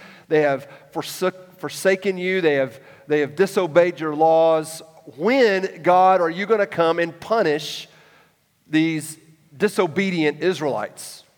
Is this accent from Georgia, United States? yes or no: yes; Atlanta, Georgia, United States; Okay, I grew up in Atlanta with a bunch of buildings and pavement.